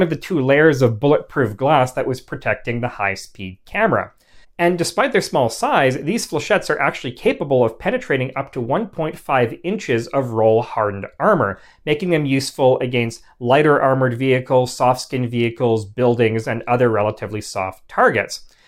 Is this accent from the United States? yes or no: no; Winnipeg, Manitoba, Canada; Winnipeg, Manitoba, my hometown.